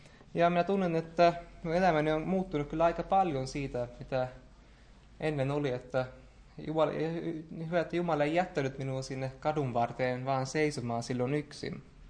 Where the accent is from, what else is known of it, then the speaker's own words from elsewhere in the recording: Taiwan; moved away; mitä oli kotiseudullani Taiwanin vuoristossa ollut, kun olin pieni. Jotenkin viikkoja myöhemmin menin taas tänne kotiseutuuni Taiwaniin käymään